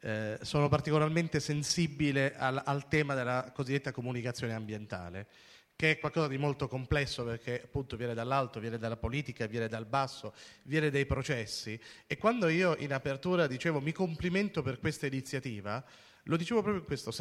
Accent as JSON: {"language": "Italian", "town": "Rome", "region": "Lazio", "country": "Italy", "said": "rispetto a Roma, da dove vengo io"}